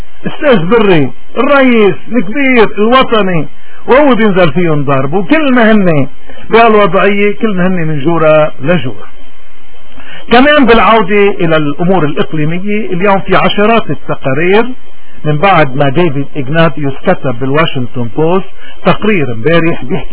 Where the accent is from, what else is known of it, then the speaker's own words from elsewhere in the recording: Lebanon; هذا الإنسان اللي نحن كلبنانيين بحاجة لأمثاله تيكونوا سياسيين ومسؤولين وقياديين.